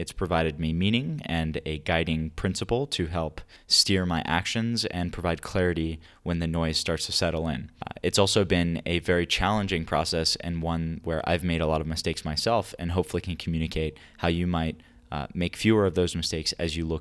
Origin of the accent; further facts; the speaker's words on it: Orlando, Florida, United States; I grew up in poverty in Orlando